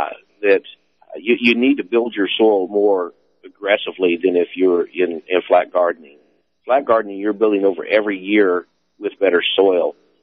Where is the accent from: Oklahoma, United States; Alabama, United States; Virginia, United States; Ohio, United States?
Oklahoma, United States; I was born and raised around Oklahoma.